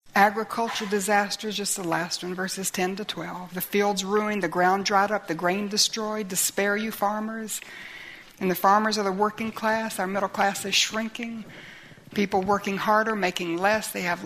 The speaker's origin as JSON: {"language": "English", "country": "United States", "said": "And I think as an American, as we look back on the history of our nation, you know, at my age, we still studied American history in school."}